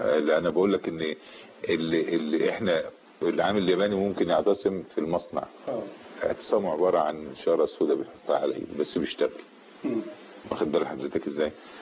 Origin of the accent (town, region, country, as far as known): Egypt